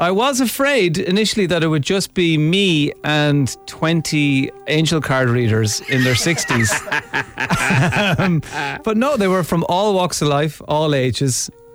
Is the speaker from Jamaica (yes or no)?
no; Ireland; because I am Irish and I am a man